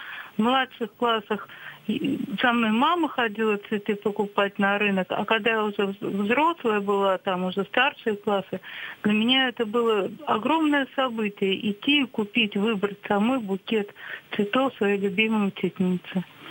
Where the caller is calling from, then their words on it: Saint Petersburg, Russia; Здравствуйте … звоню я из Санкт-Петербурга.